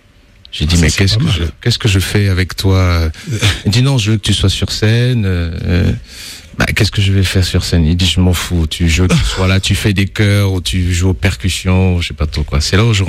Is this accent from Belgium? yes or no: no; Cameroon; moved away as an adult; now in Paris, France; Et moi, j'ai grandi au Cameroun, finalement. J'ai passé toute mon adolescence là-bas.